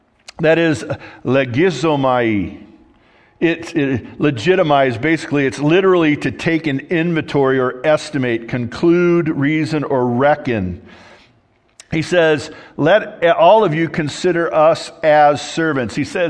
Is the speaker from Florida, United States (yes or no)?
no; California, United States; I'm from Southern California.